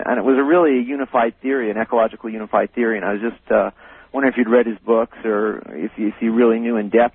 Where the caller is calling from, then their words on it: Kona, Hawaii, United States; I'm calling you from Kona on the slopes of Mauna Loa, our active volcano over here.